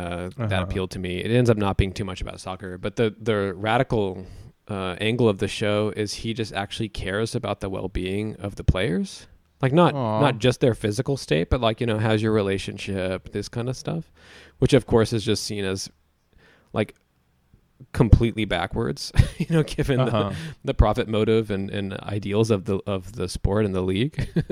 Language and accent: English; Dallas, Texas, United States; And where I grew up in Dallas